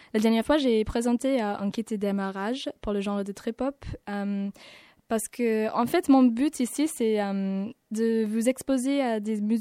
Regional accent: Dublin, Leinster, Ireland; évidemment, c'est pas un prénom français. Alors, parce que, en fait, je suis irlandaise. Je viens de Dublin, donc … c'est un prénom gaélique.

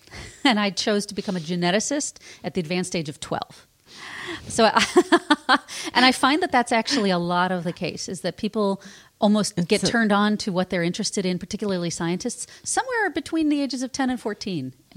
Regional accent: Chicago, Illinois, United States; And my hometown newspaper in Chicago was running a 4-part article series on genetic engineering.

